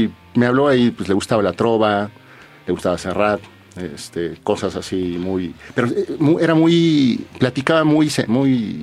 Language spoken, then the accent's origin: Spanish; Mexico; vengo de México, quiero hacerle una entrevista.